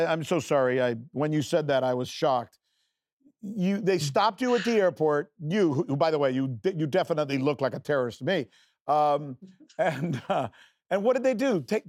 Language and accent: English; United States; passed on that tradition to me as an American, my country, my supposedly great school of journalism at the University of Minnesota.